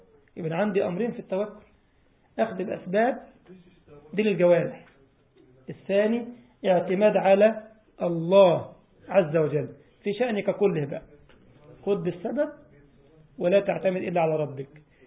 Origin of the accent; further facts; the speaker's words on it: Egypt; وطبعا نهج باللغه الدارجه عندنا في مصر يعني يطفش، يفر، يهرب